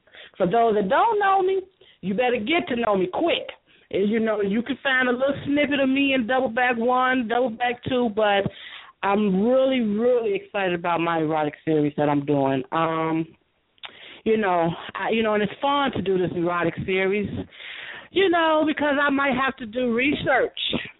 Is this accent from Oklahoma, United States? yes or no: no; Chicago, Illinois, United States; since I am from Chi-Town.